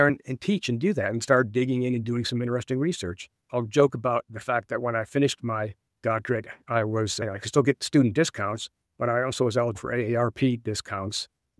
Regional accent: Buffalo, New York, United States; I grew up in Buffalo near the Canadian border. I used to get up there all the time

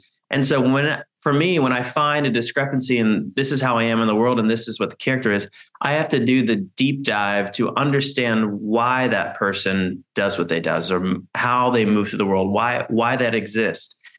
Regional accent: Kentucky, United States; Okay, so I'm from Kentucky. So like most boys growing up, I had to play sports.

